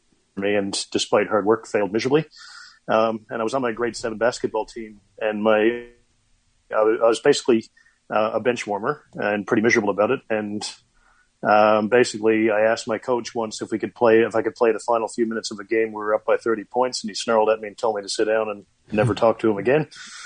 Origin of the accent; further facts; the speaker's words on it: Newfoundland and Labrador, Canada; I grew up in Newfoundland, Canada, and I've always been a very, very active little kid.